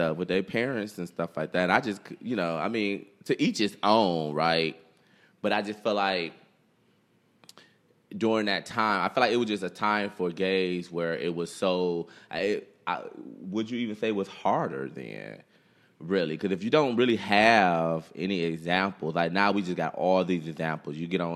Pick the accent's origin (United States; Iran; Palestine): United States; Detroit, Michigan; So I'm just trying to think about like people we were growing up in Detroit.